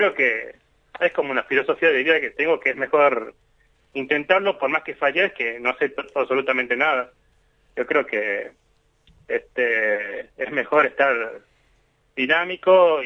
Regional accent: San Fernando del Valle de Catamarca, Catamarca, Argentina; Sí, era de Capital, o sea, de San Fernando, sí, de Valle de Catamarca, y iba al Colegio Quintana en su momento.

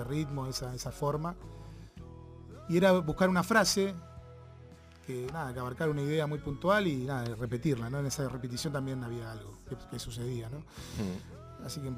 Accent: Argentina; la primera vez que salimos de Argentina fue para tocar en Brasil.

